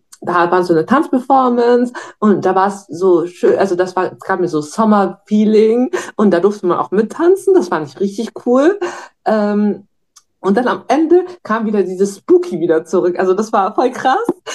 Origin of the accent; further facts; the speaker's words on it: Ochtrup, North Rhine-Westphalia, Germany; Ich komme aus Ochtrup. Das ist eine kleine Stadt in der Nähe von Münster, also hier im Münsterland.